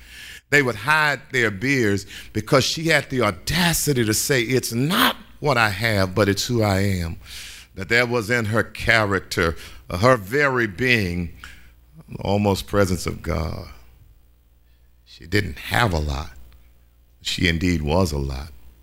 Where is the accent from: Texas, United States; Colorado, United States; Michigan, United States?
Texas, United States; Hearne; I grew up in Hearne, Texas, and it's a small little city, almost a hamlet in central Texas.